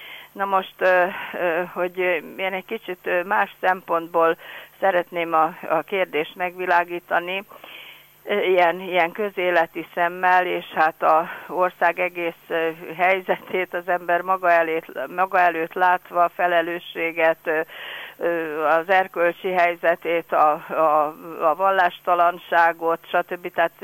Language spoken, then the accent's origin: Hungarian; Békés, Hungary; Na de én történetesen Békés megyei származású vagyok